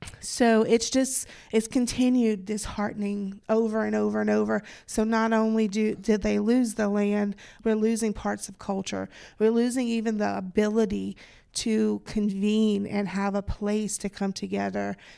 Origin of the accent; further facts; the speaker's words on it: Isle de Jean Charles, Louisiana, United States; also born or lived in Houma; I'm from Houma, Louisiana, originally from the Isle of Jean Charles.